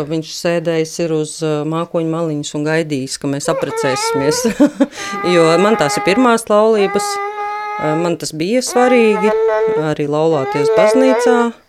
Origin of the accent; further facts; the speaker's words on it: Riga, Latvia; līdzīga vide, kurā mēs esam auguši abi Rīgā, abi 80.